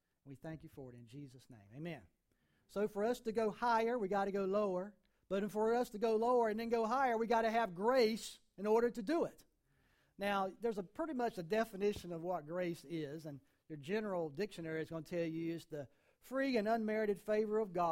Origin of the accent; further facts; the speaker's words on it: North Carolina, United States; We're from Eastern North Carolina. We know what that's all about, right?